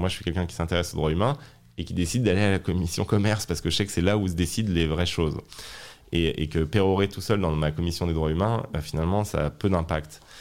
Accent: France; mais aussi en tant que française qui a vu son pays abandonner ses capacités industrielles

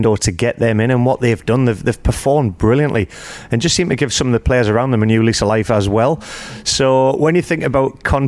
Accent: Newcastle upon Tyne, North East England, United Kingdom; And I was definitely cheering on Newcastle United. It's my hometown

